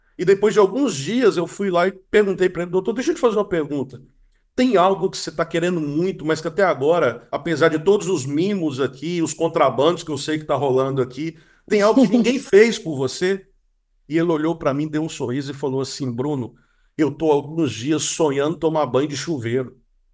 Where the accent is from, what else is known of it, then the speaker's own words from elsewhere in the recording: Minas Gerais, Brazil; now in Rio de Janeiro, Brazil; Eu sou mineiro